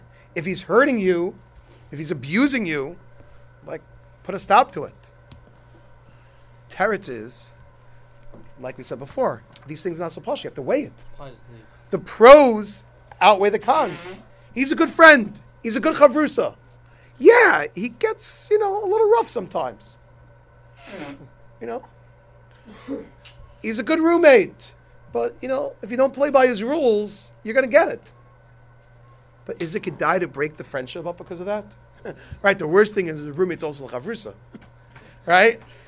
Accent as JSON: {"language": "English", "town": "Brooklyn", "region": "New York", "country": "United States", "said": "I'm from Brooklyn. And when I was growing up, in my tween years, 6th, 7th, and 8th grade, I had my chevra, my posse, and, you know, I had a sidekick."}